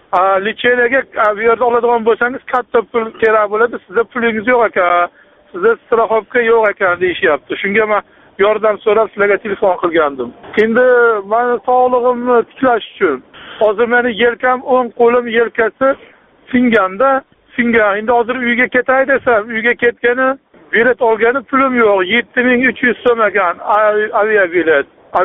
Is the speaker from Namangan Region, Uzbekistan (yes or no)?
yes; Namangan, Namangan Region, Uzbekistan; now in Saint Petersburg, Russia; Men o'zim asli Namangandanman. Namanganning o'zidan, sentridan. Men bu yerga Leningradga kelib berdim.